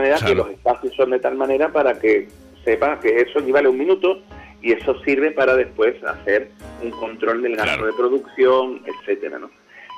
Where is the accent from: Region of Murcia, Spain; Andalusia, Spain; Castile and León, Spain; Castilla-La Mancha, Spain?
Andalusia, Spain; que somos gaditanos ejercientes, ¿no? Queremos lógicamente que se grabe aquí en nuestra provincia.